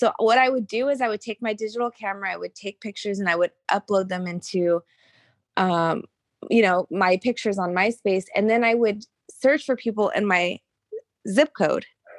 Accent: Sacramento, California, United States; also born or lived in Georgia; because I lived in Georgia at the time. And so I, came back home to California and I'm from Sacramento.

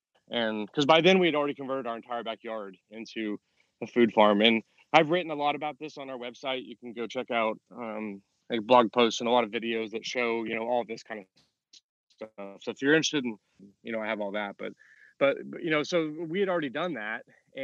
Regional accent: Oklahoma, United States; I'm from Oklahoma

